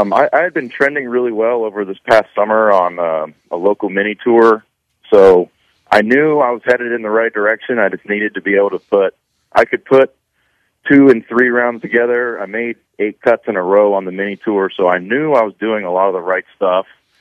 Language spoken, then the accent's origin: English; The Woodlands, Texas, United States; Well, I picked Sam Houston because I'm from the Woodlands, Texas, so it was pretty close by.